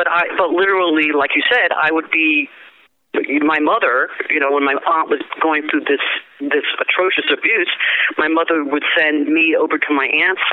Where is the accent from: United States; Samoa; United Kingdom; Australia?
United States; Northeast; because I'm from the Northeast, I'm from an ethnic family